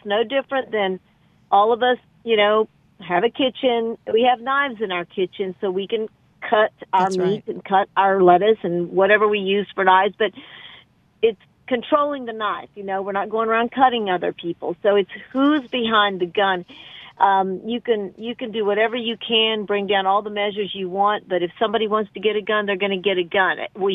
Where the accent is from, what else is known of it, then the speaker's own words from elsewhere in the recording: Texas, United States; after this tragic event that took place here in Texas, my home state.